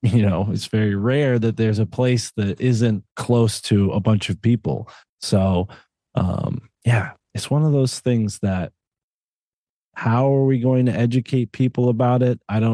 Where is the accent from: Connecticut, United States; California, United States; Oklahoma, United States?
Connecticut, United States; growing up on Long Island Sound in Connecticut